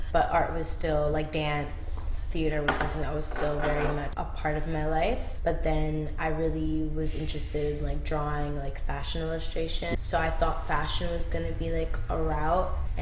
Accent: Brampton, Ontario, Canada; also born or lived in Jamaica; I was born in Jamaica, right. And then when I moved up here in Canada, we actually moved to Brampton

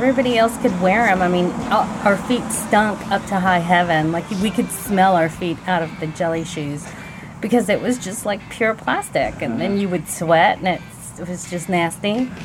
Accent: Lubbock, Texas, United States; I grew up in Lubbock, Texas, which is like 100 degrees in the shade, and it's really sandy.

